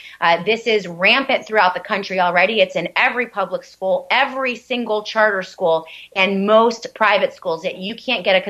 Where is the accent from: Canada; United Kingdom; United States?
United States; Rochester; I recently left one of the larger churches here in my hometown of Rochester because of this theology creeping in.